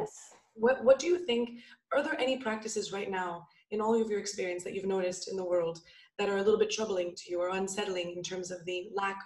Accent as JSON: {"language": "English", "town": "Montreal", "region": "Quebec", "country": "Canada", "said": "but I'm from Montreal too."}